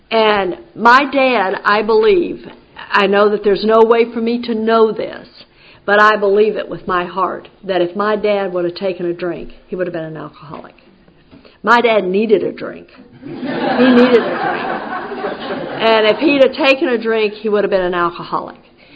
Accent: Texas, United States; I grew up in Texas, and I was raised Southern Baptist.

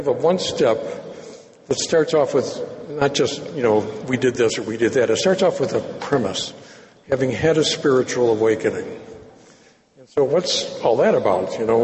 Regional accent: Detroit, Michigan, United States; born or raised there

